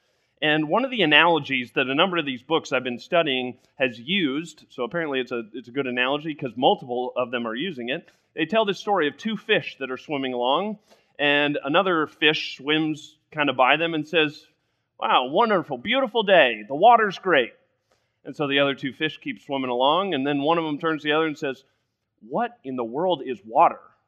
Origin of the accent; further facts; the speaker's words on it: Littleton, Colorado, United States; I grew up in Littleton, Colorado, came out to Purdue University because everybody in my family basically went to Purdue